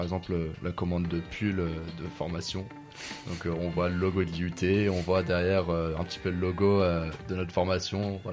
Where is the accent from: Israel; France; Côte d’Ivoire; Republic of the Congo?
France; Paris, Île-de-France; Je viens de Paris et là, je me retrouve avec plein de sudistes autour de moi.